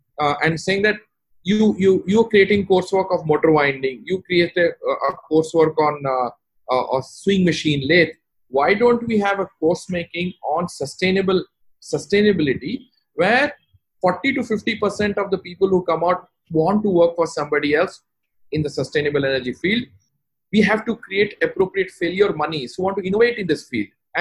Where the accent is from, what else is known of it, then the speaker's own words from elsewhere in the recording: Togo; And I am from Togo.